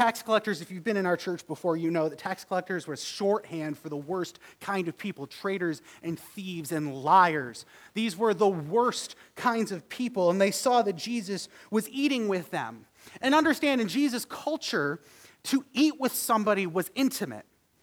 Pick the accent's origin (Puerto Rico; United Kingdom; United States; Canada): Canada; Fredericton, New Brunswick; I think of my brother who should have died on the streets of Fredericton, my hometown, after an accident